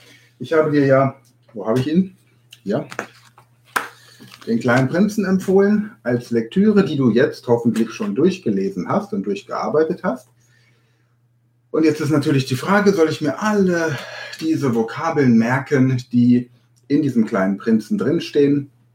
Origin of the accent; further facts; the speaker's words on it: Hannover, Lower Saxony, Germany; born there; Ich bin in Hannover geboren, noch nicht mal in Hannover wird Hochdeutsch gesprochen